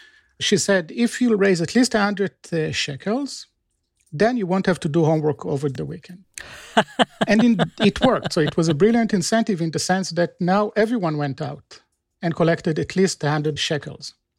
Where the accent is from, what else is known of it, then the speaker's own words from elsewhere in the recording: Israel; So when I grew up in Israel